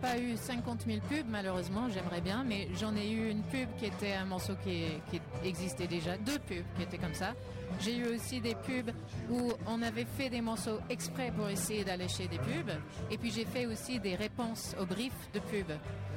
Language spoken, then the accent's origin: French; United States; je suis américaine